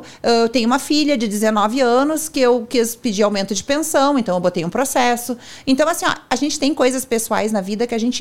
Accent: Rio Grande do Sul, Brazil; Me contento. Eu sou gaúcha.

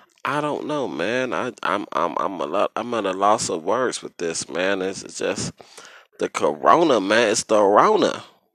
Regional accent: Midwest, United States; You know, even though I'm a Midwest nigga, I'm from the Midwest.

